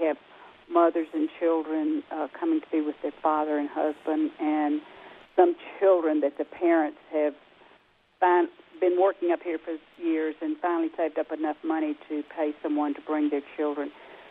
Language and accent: English; Mississippi, United States; also born or lived in Tennessee / Texas / Atlanta, Georgia; now in Arizona, United States; I moved to Arizona 14 years ago from Atlanta, Georgia. And I grew up in Mississippi and did part of my schooling there and part of my schooling in Tennessee